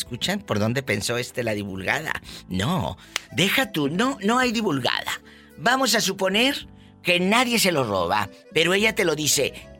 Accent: Matamoros, Tamaulipas, Mexico; y yo soy de Matamoros. Entonces, muy cerca

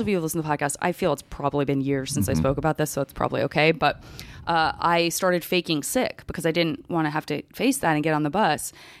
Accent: Arizona, United States; I'm from Arizona. And so certainly I have a very strong connection to Spanish and Mexican history

